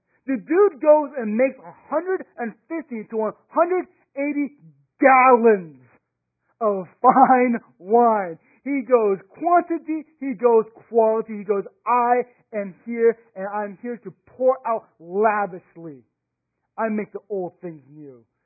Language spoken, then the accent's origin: English; the South, United States; I grew up in the South, so there's, well, you know, there's just Bible Belt plus alcohol